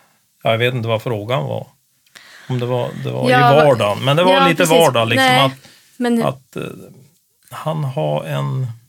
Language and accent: Swedish; Sweden; Ja, så är svärfar, vi är från Sverige.